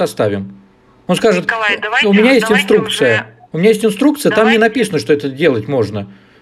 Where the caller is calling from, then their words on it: Tver Oblast, Russia; Из Тверской области.